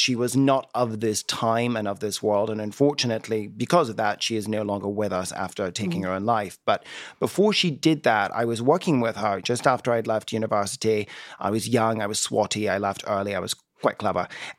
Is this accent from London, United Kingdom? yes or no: no; Scotland, United Kingdom; now in United States; But I'm originally from Scotland. You can't tell by this accent because I'm a product of strategic incest.